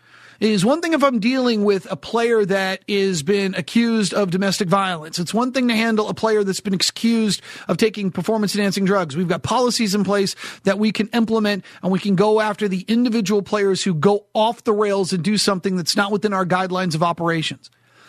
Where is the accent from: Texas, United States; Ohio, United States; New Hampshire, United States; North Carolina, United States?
New Hampshire, United States; I was hired by this radio station in Manchester, New Hampshire, near my hometown where I grew up.